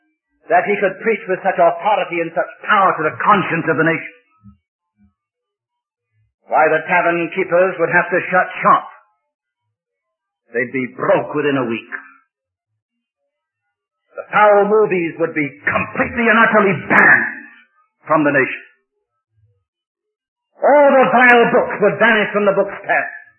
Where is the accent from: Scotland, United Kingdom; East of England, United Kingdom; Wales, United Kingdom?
Wales, United Kingdom; I come from South Wales, you know, in just before my time in Wales.